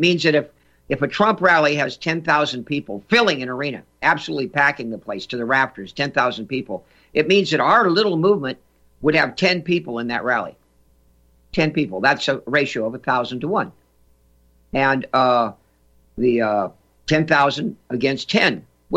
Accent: North Dakota, United States; George is here with us from the East Coast. I'm here from North Dakota.

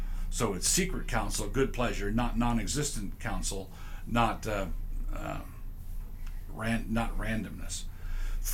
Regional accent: San Diego, California, United States; born there; I was born in San Diego in 1953.

